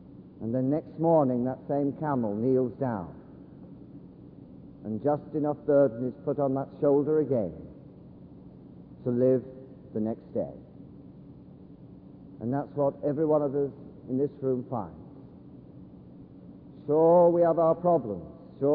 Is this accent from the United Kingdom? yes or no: yes; London, United Kingdom; In every country, you know I'm from London, but every country has its famous drunks.